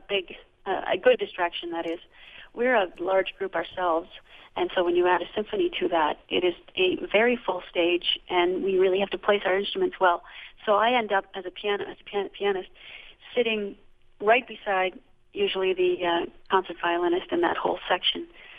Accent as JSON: {"language": "English", "region": "Ontario", "country": "Canada", "tie": "born or raised there", "said": "And even in terms of fiddle music, growing up in Ontario, it was similar in that there wasn't one main genre or style"}